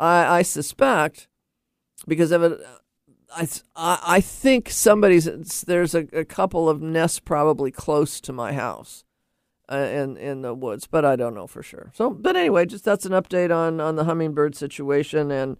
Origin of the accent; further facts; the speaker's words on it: Laurelhurst, United States; Well, now I grew up in Laurelhurst, and in the house that we spent the most years in, a child, we had a fish pond.